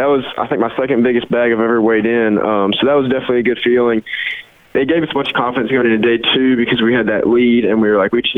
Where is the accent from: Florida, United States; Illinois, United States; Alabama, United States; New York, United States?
Alabama, United States; we're from the Coosa River in Alabama, and you fish shallow probably 85% of the season.